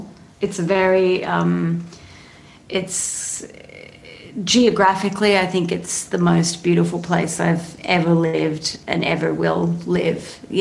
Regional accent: Sydney, New South Wales, Australia; now in Nashville, United States; But I am Australian, and I was born in Sydney and then raised kind of all over the place.

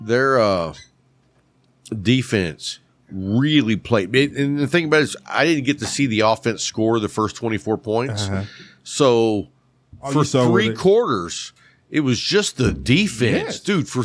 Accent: Texas, United States; Well, I'm a Texan

